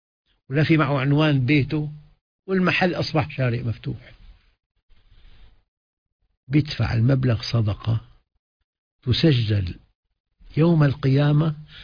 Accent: Aleppo, Aleppo Governorate, Syria; أنا أخ من حلب الصابر

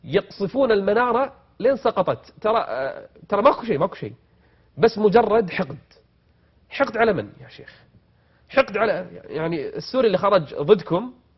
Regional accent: Kuwait; من أفضل الوزارات عندنا في الكويت واللي تعمل بإخلاص

